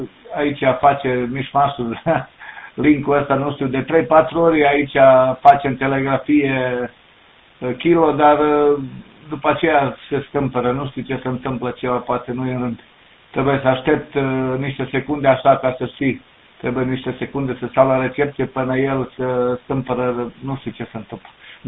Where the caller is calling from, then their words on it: Alibunar, Vojvodina, Serbia; Sunt aici din Banatul de Sud, în Serbia. … și Cutehasul este un loc mic aici, în apropiere de frontieră. între Vârșeț și Pancea. Numele este Ali Bunar